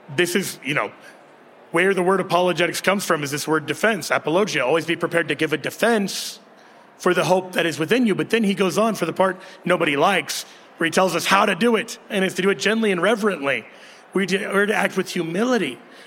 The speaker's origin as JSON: {"language": "English", "town": "Kansas City", "country": "United States", "said": "Talk football with me after this. I'm from Kansas City. I'll be insufferable."}